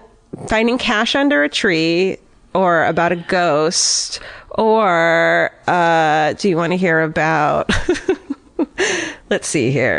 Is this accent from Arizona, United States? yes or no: yes; Tucson, Arizona, United States; I grew up in Tucson, Arizona, and my friends and I used to hang out a lot at a park by our high school.